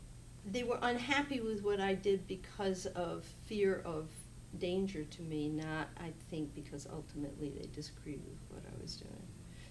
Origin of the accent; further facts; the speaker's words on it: Westerly, Rhode Island, United States; I was born in Westerly, Rhode Island, which is right on the ocean, right on the coastline, right on the where Connecticut and Rhode Island meet, in the ocean, all meet. So that's where I was born and raised.